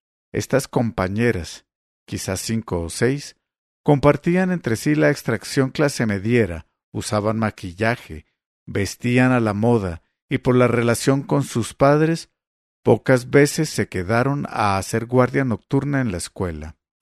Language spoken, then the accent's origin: Spanish; State of Mexico, Mexico; También yo nací hija del patriarcado. Crecí en el Estado de México.